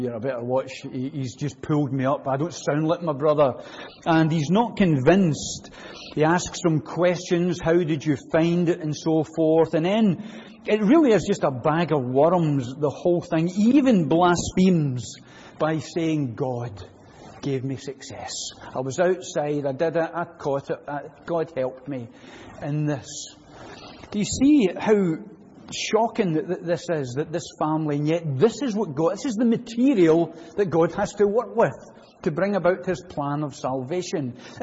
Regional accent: Glasgow, Scotland, United Kingdom; I never tell folk I come from Springburn in Glasgow.

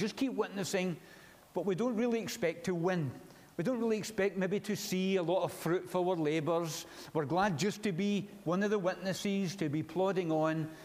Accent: Scotland, United Kingdom; So as a Scotsman, I get frustrated.

